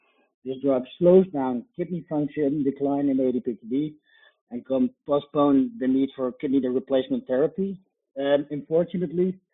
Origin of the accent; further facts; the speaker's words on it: Groningen, Netherlands; I am from Groningen, the Netherlands